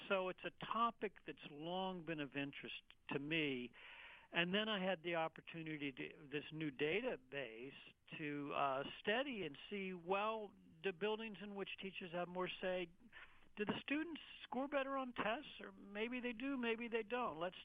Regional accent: Wilmington, Delaware, United States; moved away as an adult; also born or lived in Western Canada; I grew up in Wilmington, Delaware. My father was a scientist for the DuPont Company. And then I went to college as far away as I possibly could.

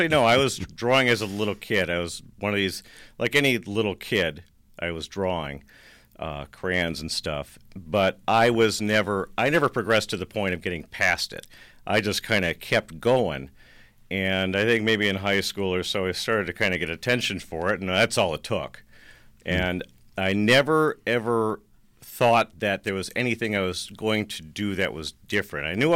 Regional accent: Racine, Wisconsin, United States; also born or lived in New York City; I grew up in Racine, and I moved away for college and went to Whitewater, and from there eventually migrated out to the East Coast and lived in New York City for 15 or so years.

